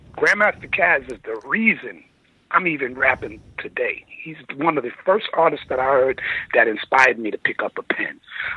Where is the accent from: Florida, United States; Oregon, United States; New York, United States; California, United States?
New York, United States; Queens; me and Craig is my peer. That we're from Queens.